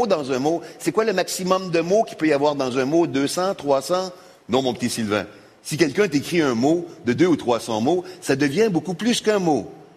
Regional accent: Canada; je suis Canadien. La langue française est notre point commun

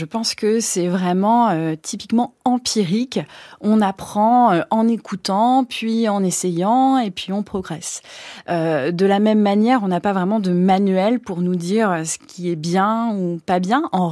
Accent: Lyon, Auvergne-Rhône-Alpes, France; Moi, je suis lyonnaise

